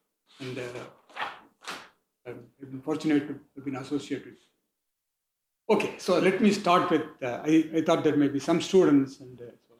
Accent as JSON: {"language": "English", "country": "India", "said": "support I get from my home country, India"}